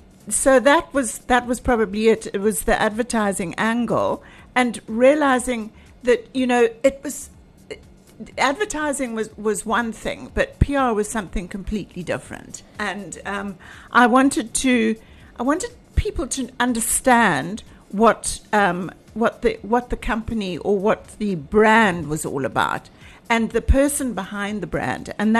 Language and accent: English; Zimbabwe; I was from Zimbabwe originally, is living in this landlocked country.